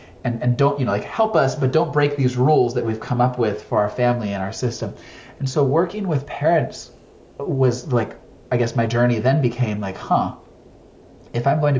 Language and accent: English; Mexico; also born or lived in China; now in Los Angeles, United States; I grew up in Mexico, lived in China for 10 years, 9 consecutively, and then 1 for my dissertation. And I live in LA.